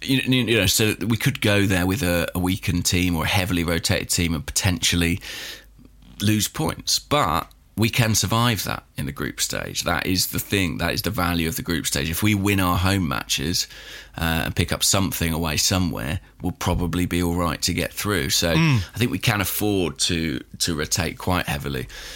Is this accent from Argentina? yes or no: no; England, United Kingdom; I'm English. I'm an England fan.